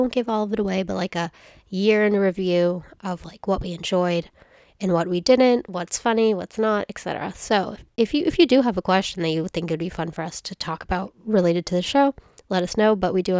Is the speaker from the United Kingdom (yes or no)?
yes; Dunstable, East of England, United Kingdom; I grew up in Dunstable, which is a really quiet town. It's a population of about 3,000, like, over or under. It kind of fluctuates, I think. You can walk basically anywhere you want.